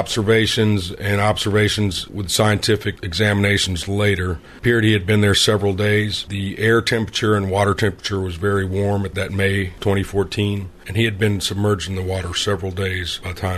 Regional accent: Smyrna, Tennessee, United States; I grew up in the Laverne and Smyrna area of Rutherford County, graduating from Smyrna High School in 1983.

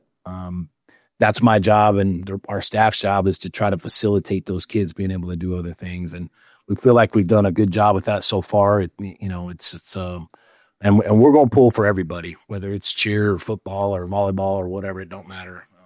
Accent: New Mexico, United States; I'm from New Mexico. We've been out here since 2017.

